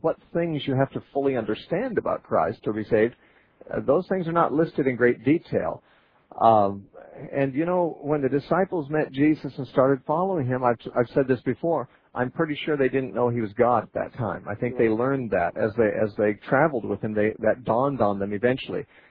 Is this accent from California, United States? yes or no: yes; Santa Cruz, California, United States; All right, we're going to talk next to James, who's calling us from Santa Cruz, California, my hometown.